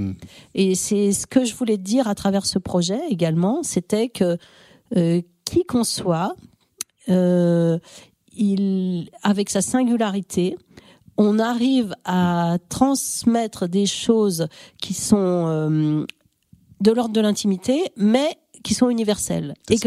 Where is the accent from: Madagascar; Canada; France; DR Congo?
France; Bourg; born there; je suis née à Bourg et je trouve que c'est vraiment un endroit, c'est un carrefour où se rencontrent tellement de vies, tellement de parcours différents